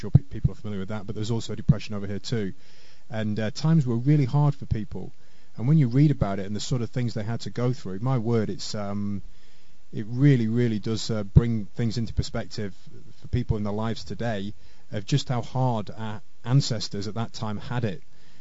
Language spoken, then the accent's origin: English; Preston, North West England, United Kingdom; Now, I'm from Preston in Lancashire in the northwest of England.